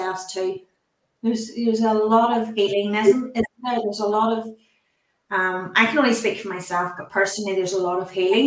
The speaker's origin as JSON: {"language": "English", "country": "Ireland", "said": "I'm from Ireland."}